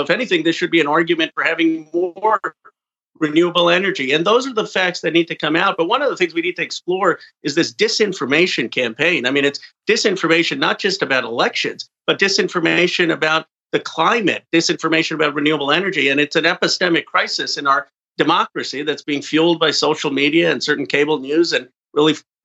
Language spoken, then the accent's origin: English; California, United States; The governor of California, my home state, Gavin Newsom, he didn't take a shot at Texas.